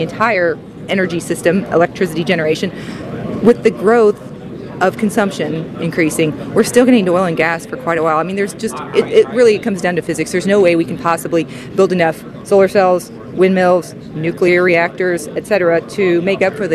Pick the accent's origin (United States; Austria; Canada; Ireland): United States; Indiana; I grew up in Indiana, though. I went to a small school in Indiana